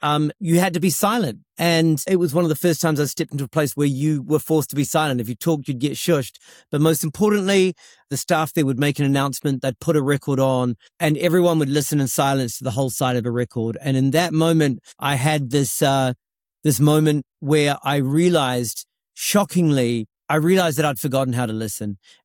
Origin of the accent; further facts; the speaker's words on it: New Zealand; I'm from New Zealand, like Mark as well.